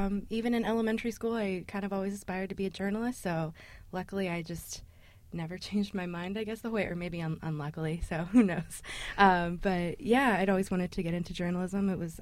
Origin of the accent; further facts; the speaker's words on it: Altoona, Pennsylvania, United States; I grew up in Altoona, Pennsylvania. That's right in the middle of the state, but I've lived kind of all over. I went to school in Pittsburgh, and I also lived for a brief time over, you know, just outside of Philadelphia as well.